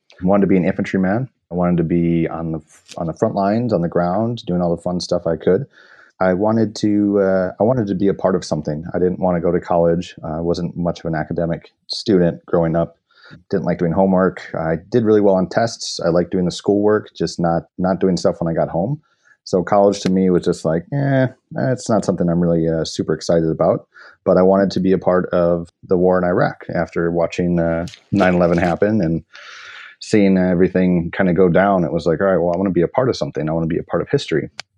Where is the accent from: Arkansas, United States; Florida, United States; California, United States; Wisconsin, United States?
Wisconsin, United States; Sheboygan; But originally, I'm from Sheboygan, Wisconsin. I had a pretty nice childhood growing up, hanging out on my friend's farms, riding bikes around, hanging out by Lake Michigan. It was a really nice place to grow up.